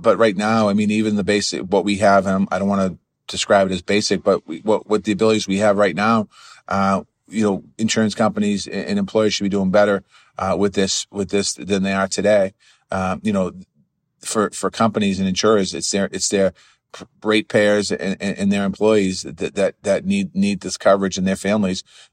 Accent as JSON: {"language": "English", "town": "Boston", "region": "Massachusetts", "country": "United States", "said": "I come from Boston"}